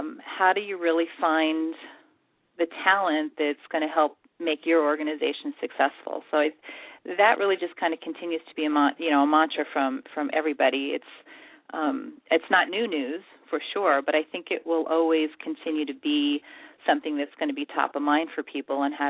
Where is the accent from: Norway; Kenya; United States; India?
United States; New York; I'm an East Coast girl, and I'm from New York, and had an opportunity to move back actually to New York City